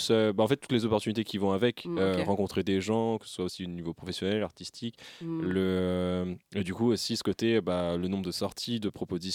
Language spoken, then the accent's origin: French; Rennes, Brittany, France; moi, j'ai grandi à Rennes, donc déjà qui est une plus grande ville.